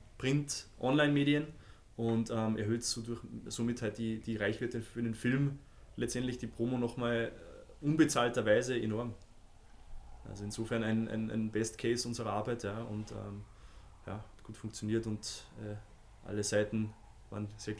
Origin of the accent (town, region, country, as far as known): Austria; now in Munich, Germany